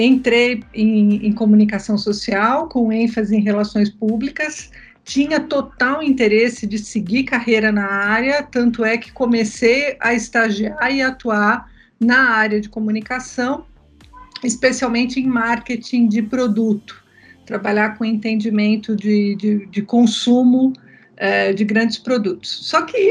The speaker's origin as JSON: {"language": "Portuguese", "town": "São Caetano do Sul", "region": "São Paulo", "country": "Brazil", "tie": "born there", "said": "Eu sou nascida no ABC Paulista, em São Caetano do Sul. Venho, como muitos dos brasileiros, de uma família de imigrantes, né? Pelo lado do pai, de imigrantes lituanos, pelo lado da minha mãe, imigrantes italianos."}